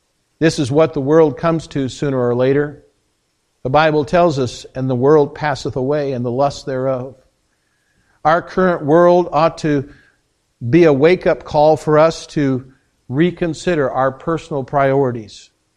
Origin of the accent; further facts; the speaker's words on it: Hutchinson, Kansas, United States; I take my hometown, Hutchinson, Kansas, okay? About 40,000 plus people.